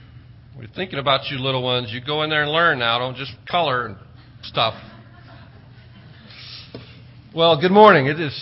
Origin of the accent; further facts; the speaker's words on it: Idaho, United States; also born or lived in Texas / California; even though we're from Idaho, and before that, Texas, and for a little while, even California, I'm not a fruit or a nut or a potato or a longhorn.